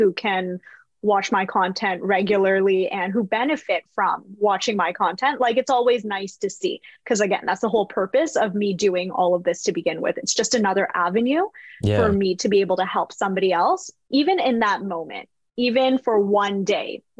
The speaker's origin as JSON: {"language": "English", "country": "Canada", "said": "clearly I'm from Canada."}